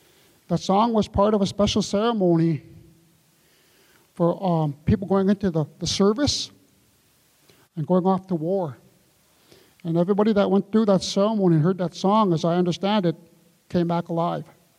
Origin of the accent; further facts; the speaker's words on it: Nett Lake, Minnesota, United States; I'm from Net Lake.